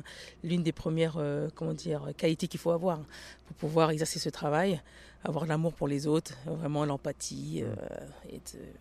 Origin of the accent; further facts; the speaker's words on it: Paris, Île-de-France, France; born there; Je suis née en France, à Paris.